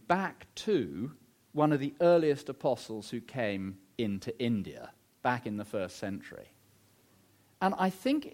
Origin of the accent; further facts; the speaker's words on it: England, United Kingdom; I think a lot of us English people think, well, because I'm English, I must be in the family of God.